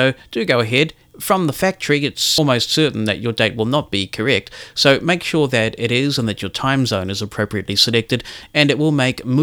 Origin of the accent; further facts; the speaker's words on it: New Zealand; I'm from New Zealand and we use the UK format